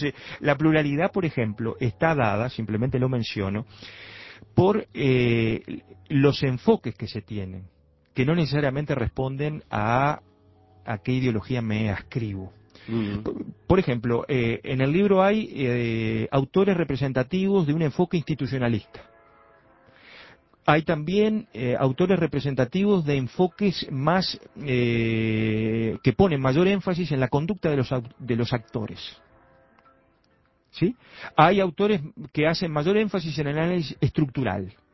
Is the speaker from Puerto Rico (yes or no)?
no; Uruguay